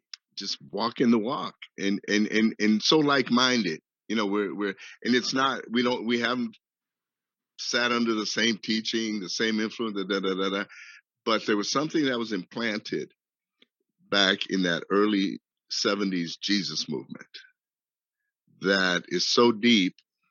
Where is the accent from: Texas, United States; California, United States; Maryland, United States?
Texas, United States; El Paso; I was from El Paso, Texas.